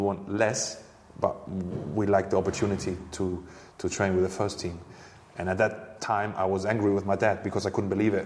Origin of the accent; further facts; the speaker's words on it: Hanover, Lower Saxony, Germany; because at that time, Hanover, my hometown club, mm-hmm. and the club I played for as a youngster, they had a cooperation with a mental hospital.